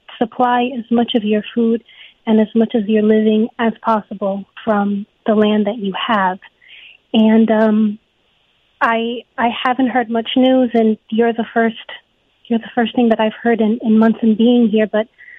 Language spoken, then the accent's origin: English; New York, United States; now in Maine, United States; from New York, and I've been here in Maine.